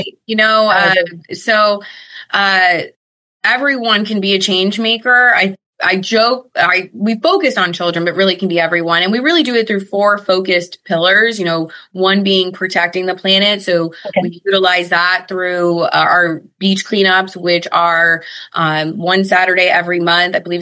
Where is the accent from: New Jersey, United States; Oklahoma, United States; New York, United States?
New Jersey, United States; also born or lived in Puerto Rico; when I was a kid, I grew up in New Jersey or spent my, you know, summers in Puerto Rico where you're outside.